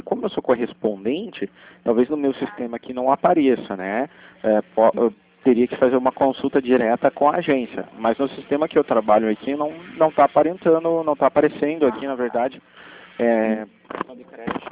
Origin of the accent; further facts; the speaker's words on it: Curitiba, Paraná, Brazil; Não, não, sou de Curitiba também.